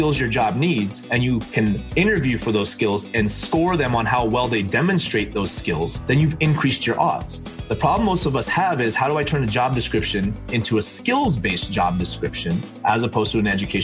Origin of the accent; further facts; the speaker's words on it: Los Angeles, California, United States; So I grew up in LA in a motel, and I'm Indian.